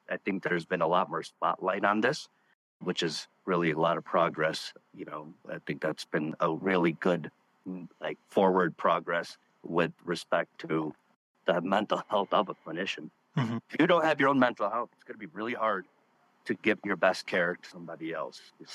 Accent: United States; I had to go through some trials and tribulations being a minority growing up in the States.

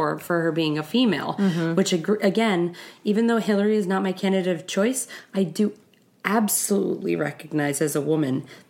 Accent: Maryland, United States; I'm from Maryland.

